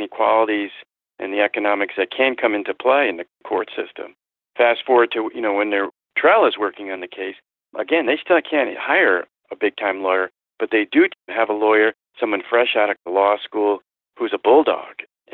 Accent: Connecticut, United States; born or raised there

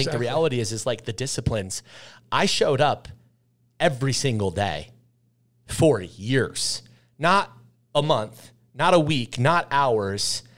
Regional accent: Sandy, Utah, United States; So I grew up in Sandy, went to high school in the Sandy Midvale area as well.

